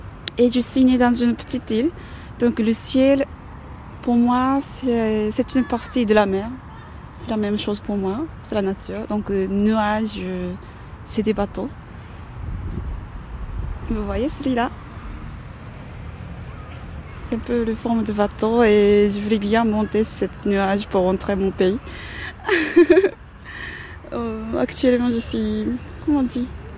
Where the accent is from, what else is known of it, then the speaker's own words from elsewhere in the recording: Nagasaki, Japan; French is a second language; Je viens de Nagasaki, c'est dans le sud du Japon.